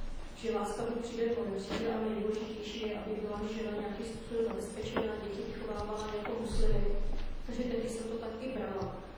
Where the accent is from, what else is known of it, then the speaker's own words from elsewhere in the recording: Syria; jsem vyrůstala v Syrii 11 let a měli jsme spoustu kamarádů muslimů